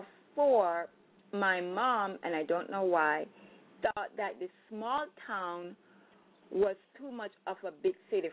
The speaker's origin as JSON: {"language": "English", "town": "Falmouth", "region": "Trelawny", "country": "Jamaica", "said": "I am from Falmouth, Trelawney, Jamaica."}